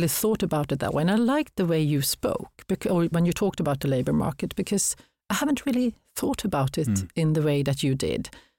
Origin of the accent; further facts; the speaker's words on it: Stockholm, Stockholm County, Sweden; I was brought up in Stockholm, so Uppsala was about 45 minutes on a train.